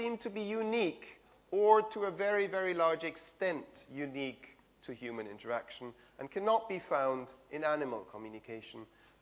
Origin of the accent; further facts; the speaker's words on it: Switzerland; English is a second language; moved away as an adult; now in United Kingdom; About 4 years ago, I moved over from Switzerland to the northwest of England, along with my children